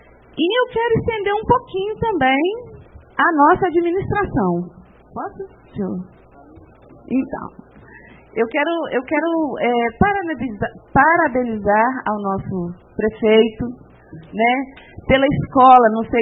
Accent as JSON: {"language": "Portuguese", "town": "Martins Soares", "region": "Minas Gerais", "country": "Brazil", "said": "nós somos de Martins Soares, somos muito bem recebidos"}